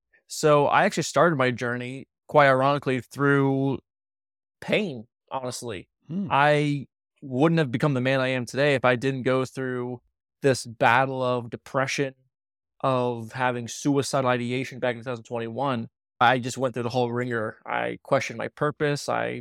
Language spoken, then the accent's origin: English; Virginia, United States; I'm actually about a two-hour drive from Washington, D.C. I was born and raised here in Virginia.